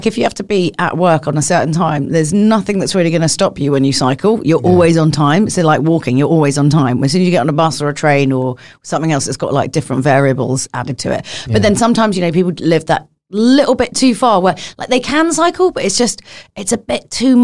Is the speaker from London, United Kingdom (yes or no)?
yes; London, United Kingdom; because I come from London.